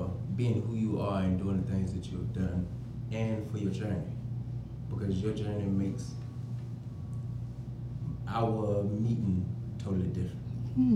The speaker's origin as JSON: {"language": "English", "region": "Virginia", "country": "United States", "said": "I'm from Virginia."}